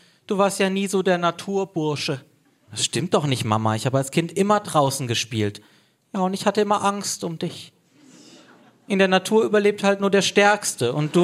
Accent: Freiburg, Baden-Württemberg, Germany; born or raised there

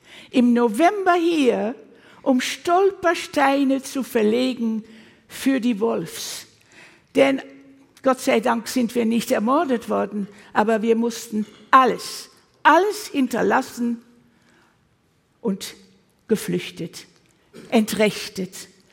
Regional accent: Arnhem, Gelderland, Netherlands; born there; German is a second language; Ich bin vor 88 Jahren geboren in Arnheim. Ich bin Niederländerin. Ich spreche gut Deutsch, aber ich mache Fehler.

